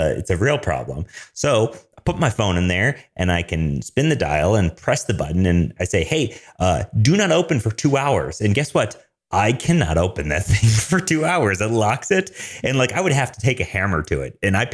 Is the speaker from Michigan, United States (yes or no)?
yes; Michigan, United States; I'm not calling it soda. I'm from Michigan here. We call it pop.